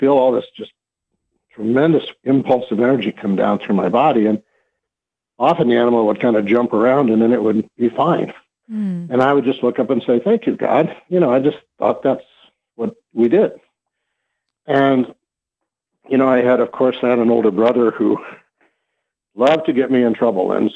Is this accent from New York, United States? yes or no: no; Rapid City, South Dakota, United States; I was growing up in Western South Dakota in Rapid City